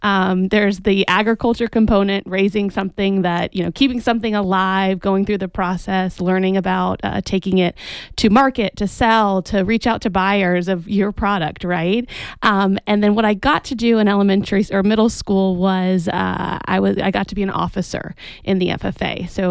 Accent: Florida, United States; So I grew up in Central Florida, Denali, Florida.

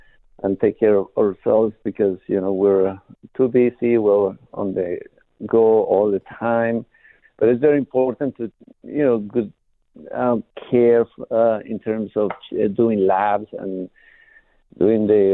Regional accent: Hermosillo, Sonora, Mexico; also born or lived in Tucson; now in Phoenix, United States; I grew up in Hermosillo, but I was born in Tucson, so I moved back to Phoenix

